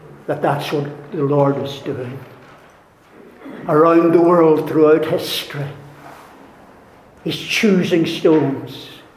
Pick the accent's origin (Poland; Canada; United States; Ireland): Ireland; I will certainly not be, because I'm Irish, because I'm Baptist, because I was taught the scripture from my childhood, because I'm white.